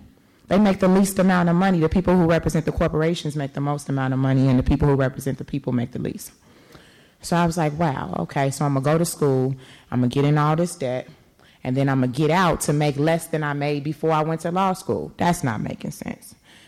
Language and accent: English; Chicago, Illinois, United States; I grew up in Bronzeville on 47th Street, and I remember all of my family's over there